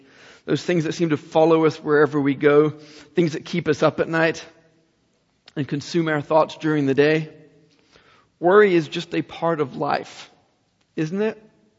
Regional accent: Dublin, Leinster, Ireland; You know, in Dublin, growing up in Ireland, I knew a missionary

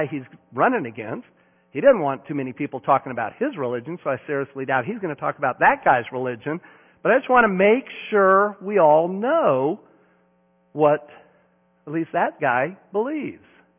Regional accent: Salt Lake City, Utah, United States; I grew up in Utah, Salt Lake City. My parents were missionaries to the Mormons.

